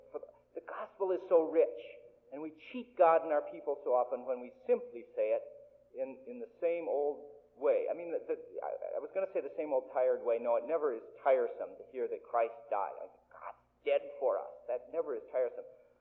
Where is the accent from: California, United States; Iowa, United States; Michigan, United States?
Iowa, United States; Fort Dodge; I was born and raised in Fort Dodge.